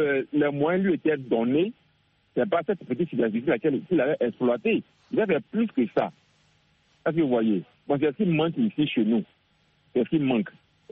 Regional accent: Côte d’Ivoire; Ici, chez moi, en Côte d'Ivoire, l'État ne subventionne pas.

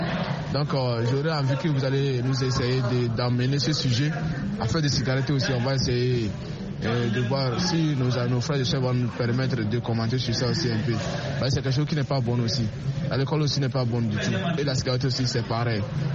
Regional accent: Togo; Ok, chez nous, au Togo, quand même, tout le monde va bien.

